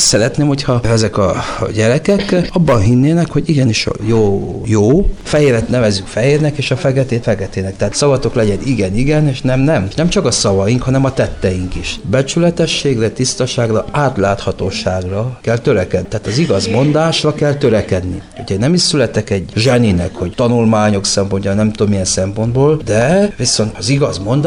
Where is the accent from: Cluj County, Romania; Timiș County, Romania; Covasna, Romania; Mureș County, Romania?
Mureș County, Romania; családból származom, Marosvásárhely mellett